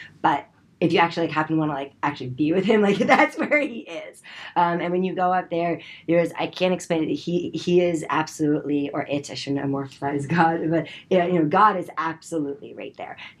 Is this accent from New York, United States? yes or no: yes; Manhattan, New York, United States; And I grew up in Manhattan.